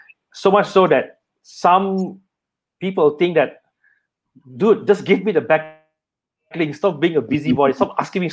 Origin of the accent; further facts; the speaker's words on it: Malaysia; like how you thought I was from US and I was actually from Malaysia.